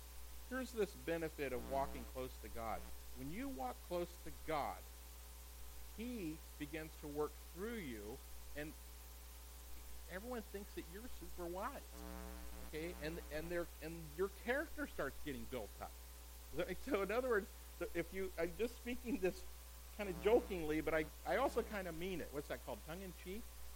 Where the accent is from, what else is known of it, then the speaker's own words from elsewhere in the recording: California, United States; now in Portland, United States; I grew up in California, and you know, up in the Bay Area, but you know, California nonetheless. And I moved to Oregon